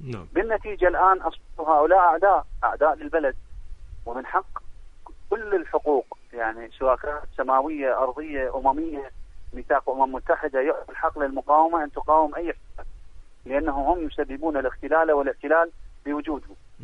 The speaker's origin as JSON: {"language": "Arabic", "country": "Iraq", "said": "لدينا تجربة كعراقيين"}